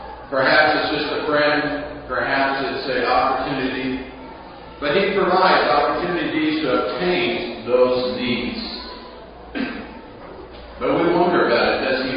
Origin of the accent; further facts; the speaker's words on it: Sierra Vista, Arizona, United States; from Sierra Vista, Arizona. And I'm very glad to be here.